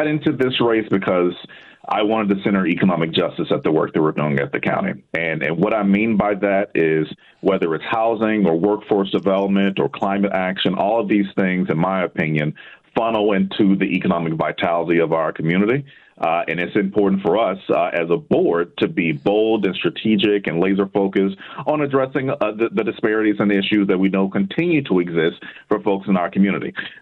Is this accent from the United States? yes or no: yes; Mississippi, United States; You know, I'm from Mississippi originally. you know, grew up in a small town.